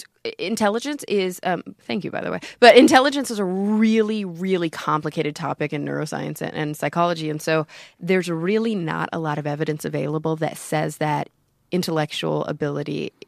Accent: Texas, United States; No, I'm from Texas.

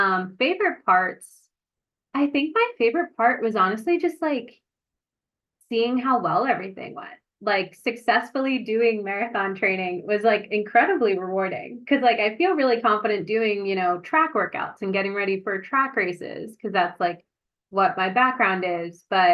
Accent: New Jersey, United States; Like I'm from New Jersey. I've watched New York so many times in person.

